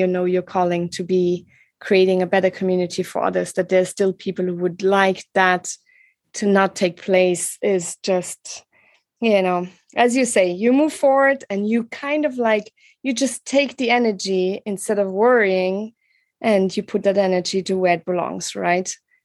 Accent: Luxembourg; English is a second language; Growing up in Luxembourg, it's quite safe

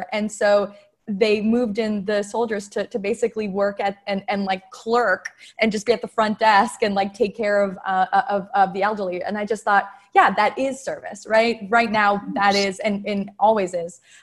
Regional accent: Quebec, Canada; I'm from Quebec

